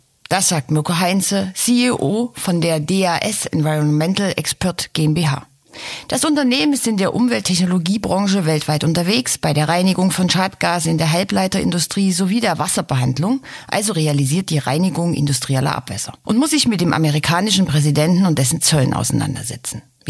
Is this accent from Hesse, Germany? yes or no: no; Dresden, Saxony, Germany; endlich mal wieder in meiner Heimatstadt Dresden, muss ich nämlich nicht so weit fahren.